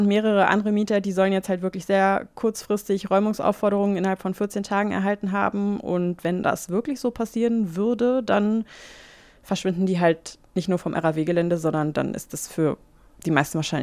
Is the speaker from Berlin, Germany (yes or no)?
yes; Berlin, Germany; ich komme ja aus Berlin